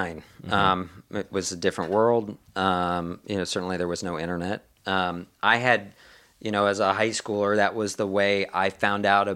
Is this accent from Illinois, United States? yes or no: no; Boston, Massachusetts, United States; So I went to high school in the Boston area.